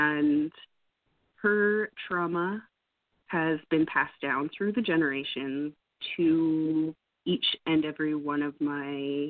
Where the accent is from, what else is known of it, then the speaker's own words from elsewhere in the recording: Canada; I am 27. I come from Canada.